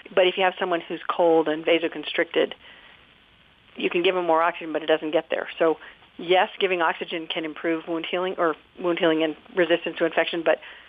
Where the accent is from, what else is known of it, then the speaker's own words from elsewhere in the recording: New Hampshire, United States; I went to medical school at Dartmouth in my home state